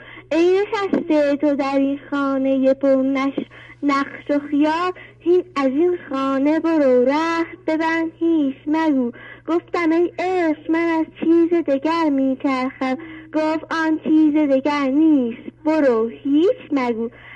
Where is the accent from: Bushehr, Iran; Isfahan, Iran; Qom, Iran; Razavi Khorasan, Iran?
Isfahan, Iran; میخوام از اصفهان هستم